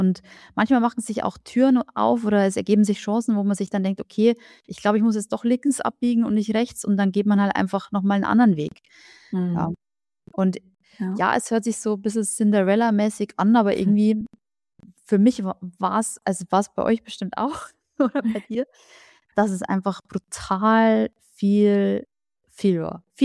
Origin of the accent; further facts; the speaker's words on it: Bavaria, Germany; bei uns in Bayern und auch da, wo ich herkomme, Regensburg, München, die Ecke